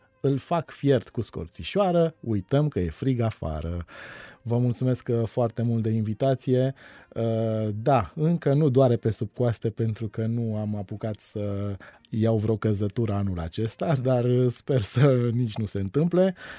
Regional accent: Bucharest, Romania; Eu, ca un pui de bucureștean, cum m-am prezentat, născut și crescut în Titan

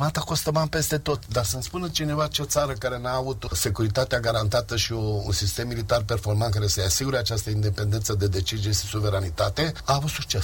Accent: Romania

